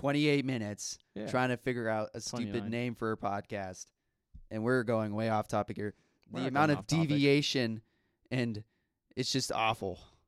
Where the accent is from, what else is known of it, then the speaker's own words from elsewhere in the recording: California, United States; now in Ohio, United States; All you're getting is that we're in Ohio. I'm originally from California.